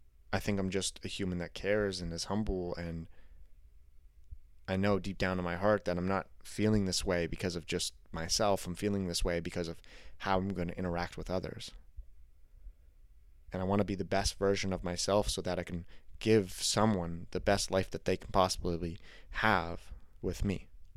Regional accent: Canada; I'm Canadian.

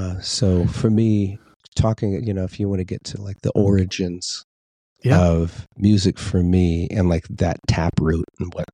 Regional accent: Wrightwood, California, United States; also born or lived in Fontana; Yeah, Wrightwood's my hometown. You know, I grew up, when as a really young child, I lived in Fontana, which is like a recovering steel town in the Inland Empire, like San Bernardino County.

